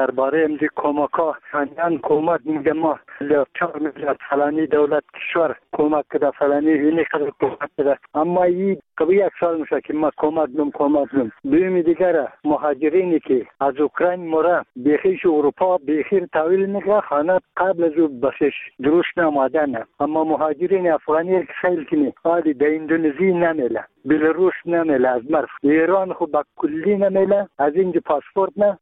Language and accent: Persian; Bamyan, Afghanistan; ما یک تن از بامیانیم.